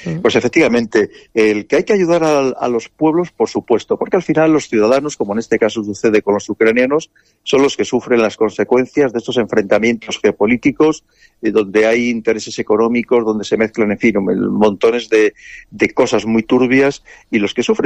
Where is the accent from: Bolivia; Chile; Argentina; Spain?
Spain; sobre todo también como españoles nos debe preocupar por encima de todo los intereses de España